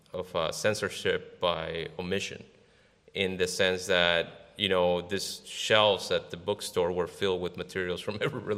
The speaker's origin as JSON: {"language": "English", "region": "Florida", "country": "United States", "said": "from South Florida."}